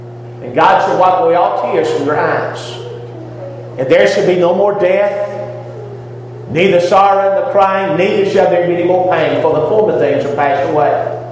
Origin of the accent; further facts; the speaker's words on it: Hendersonville, Tennessee, United States; Where are you from, sir? Where's your home? And you know what I usually say? Hendersonville, Tennessee. Just outside of Nashville